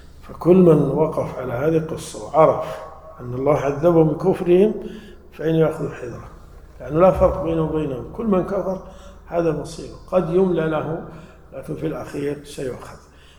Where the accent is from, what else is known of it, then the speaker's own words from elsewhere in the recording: Najd, Saudi Arabia; تعرفون الأثل عندنا في نجد كثير يسمونه الطرفاء